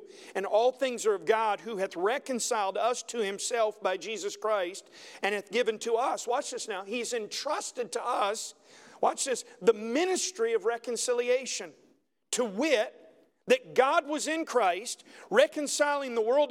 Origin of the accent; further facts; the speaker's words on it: the South, United States; It's not because I'm from the South and I need somebody to just echo.